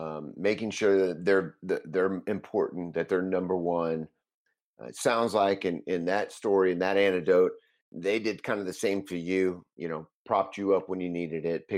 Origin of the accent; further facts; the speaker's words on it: Texas, United States; moved away; also born or lived in California; In terms of lacrosse, I grew up in Texas. They didn't have lacrosse as a child when I grew up in Texas.